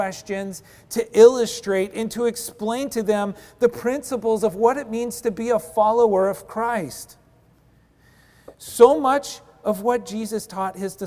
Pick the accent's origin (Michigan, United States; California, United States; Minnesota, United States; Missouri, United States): California, United States; Bishop; And we knew what mules were because I grew up in Bishop, California, the mule capital of the world.